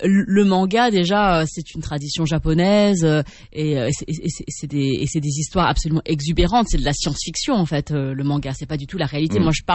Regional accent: France; born there; quand j'étais enfant, donc je suis née en France, et je lisais beaucoup de livres quand j'étais enfant

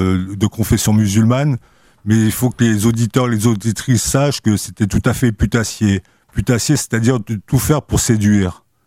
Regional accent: Algeria; je suis binationaux, je suis algérien et français de nationalité.

